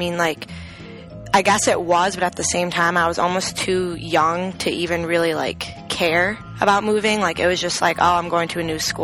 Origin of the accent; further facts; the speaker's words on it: Loveland, Colorado, United States; also born or lived in Ithaca / Fort Collins; I was born in Ithaca, like I said previously, and then after that, I moved to Loveland, Colorado, and I lived there in Colorado for 7 years total, but I also lived in Fort Collins, Colorado, and we lived in several different houses